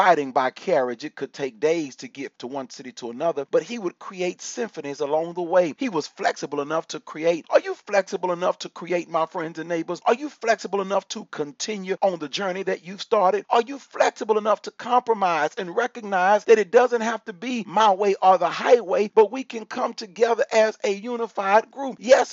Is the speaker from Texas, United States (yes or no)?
yes; Texas, United States; you know I'm a Texan, and everybody in Texas, just about, we all shoot guns.